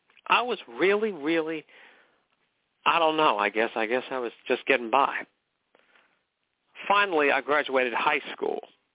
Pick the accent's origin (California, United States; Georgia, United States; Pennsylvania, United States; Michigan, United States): California, United States; McKinleyville; I was a guy from McKinleyville, California. I spent my whole life there.